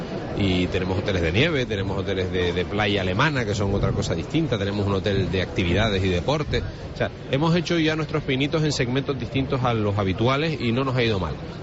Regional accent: Canary Islands, Spain; siendo los dos canarios nos cueste más coger un winter de 30 minutos que un avión de largo radio

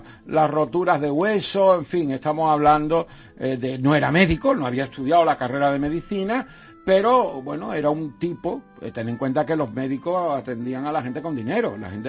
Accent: Madrid, Community of Madrid, Spain; yo soy muy madrileño. Ayer estuve en Madrid, en la Biblioteca Nacional, presentando un libro, o sea que yo soy muy madrileño, me encanta la ciudad

